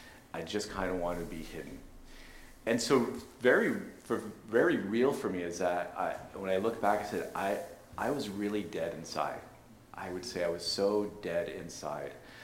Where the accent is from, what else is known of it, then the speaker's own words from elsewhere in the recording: Montreal, Quebec, Canada; So anyways, we succeeded in sneaking our animals to Montreal. My growing up in Montreal